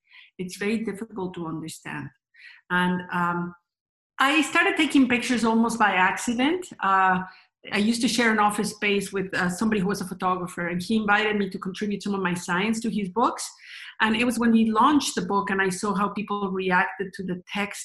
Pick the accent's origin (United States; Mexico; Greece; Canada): Mexico; Anyway, I grew up in Mexico